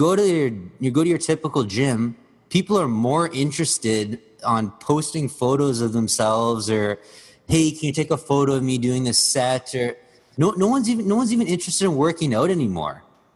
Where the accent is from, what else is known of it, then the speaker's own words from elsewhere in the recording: Edmonton, Alberta, Canada; I grew up in Edmonton, and I started working out when I was 13.